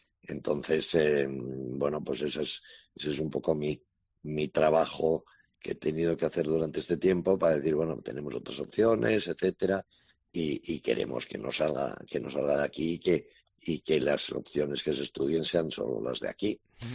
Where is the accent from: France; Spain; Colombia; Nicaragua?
Spain; Basque Country; las cosas en Bilbao, yo soy vasco